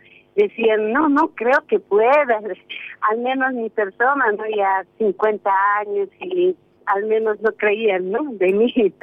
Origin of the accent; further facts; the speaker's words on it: Bolivia; Sí, sí, ya evidentemente aquí en mi país ya cambió, ¿no? Porque ahora sí ya hay más comunicación, más lugares ya públicos, porque antes una mujer de polera era muy discriminada, ¿no? Aquí en Bolivia.